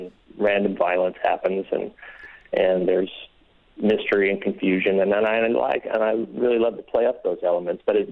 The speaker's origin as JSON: {"language": "English", "town": "Iowa City", "region": "Iowa", "country": "United States", "tie": "born or raised there", "said": "I grew up in Iowa City, next to the Iowa Writers Workshop, and went to my undergraduate here."}